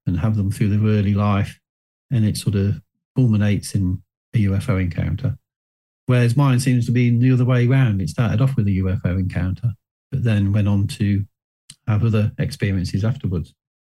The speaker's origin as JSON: {"language": "English", "town": "Hinckley", "region": "East Midlands", "country": "United Kingdom", "tie": "born or raised there", "said": "my hometown of Hinckley in Leicestershire."}